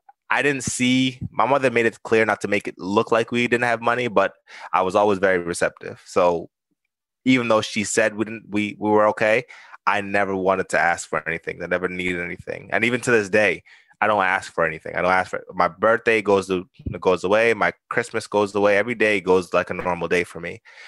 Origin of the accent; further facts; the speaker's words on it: Saint Mary, Jamaica; also born or lived in Kingston; So I was born in Jamaica. I was born in Kingston, Jamaica. My family lived in St. Mary, which is essentially in the mountains. Beautiful, you know, low income. It's a lot of small houses, just kind of niched up there.